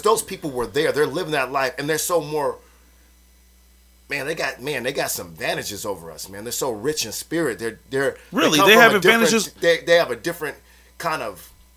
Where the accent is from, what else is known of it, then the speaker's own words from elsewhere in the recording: Ghana; As a Ghanaian, you know what I'm saying? Because in many ways, I was conditioned as an American black.